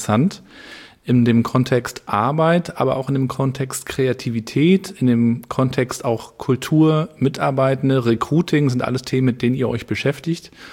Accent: Rostock, Mecklenburg-Vorpommern, Germany; Ich habe das natürlich als Rostocker miterlebt, wie Karls auch entstanden ist.

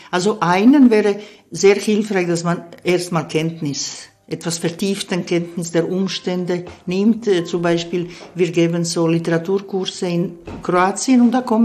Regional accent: Switzerland; ich bin Schweizer. Und in diesem Schweizer hat ein Türke Platz. Und in den Türken hat ein Schweizer Platz.

